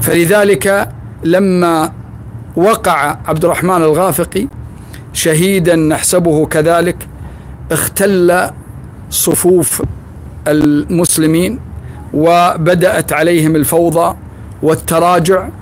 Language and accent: Arabic; Kuwait; أن يحفظ بلادنا الكويت من كل مكروه